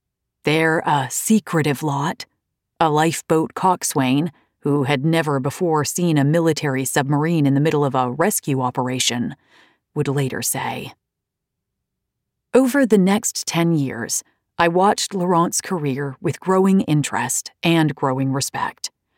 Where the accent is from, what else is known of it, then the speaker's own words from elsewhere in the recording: Syria; also born or lived in Egypt / Turkey; I was born in Egypt in the late 1970s, daughter of a French father and an Egyptian mother. I grew up in Syria and Turkey